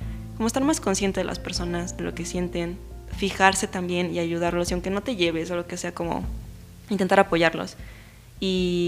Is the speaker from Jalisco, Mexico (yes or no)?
no; Puebla, Mexico; also born or lived in Mexico City; Yo sí soy de acá de Puebla. Bueno, o sea, nací en el DF, pero llevo aquí la mayoría de mi vida.